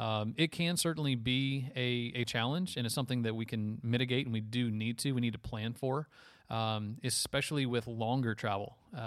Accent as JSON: {"language": "English", "town": "Houston", "region": "Texas", "country": "United States", "tie": "born or raised there", "said": "it's in my hometown of Houston"}